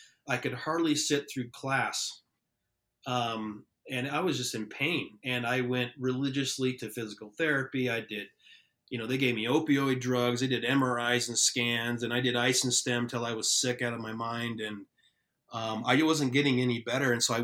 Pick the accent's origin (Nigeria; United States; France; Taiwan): United States; They just know I'm from the United States.